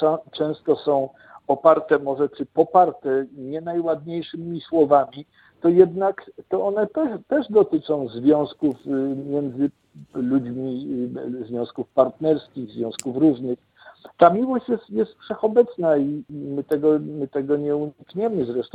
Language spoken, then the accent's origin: Polish; Kraków, Lesser Poland, Poland; Pochodzę z mieszczańskiej, krakowskiej rodziny, która o tę tradycję jest wsparta i w niej zakorzeniona.